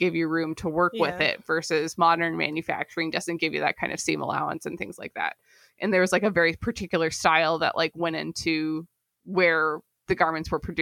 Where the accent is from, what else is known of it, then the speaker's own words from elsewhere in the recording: Independence, Missouri, United States; also born or lived in Illinois; So I grew up in Independence, Missouri, which is the home of Harry Truman